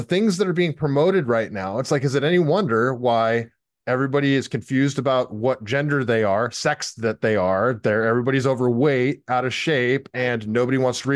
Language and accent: English; California, United States; It's like, well, I'm from California